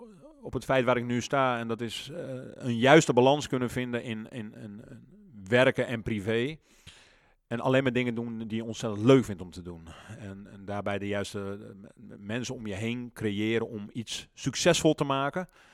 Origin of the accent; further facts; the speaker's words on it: Opperdoes, North Holland, Netherlands; ben nu 47 en ik wist eigenlijk al op mijn 10e jaar dat ik wilde gaan koken. Ja, groot geworden in Opperdoes.